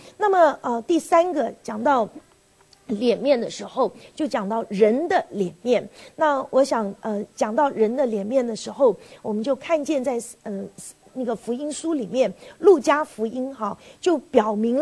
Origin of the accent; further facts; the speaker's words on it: China; 当我们中国人想到牛的时候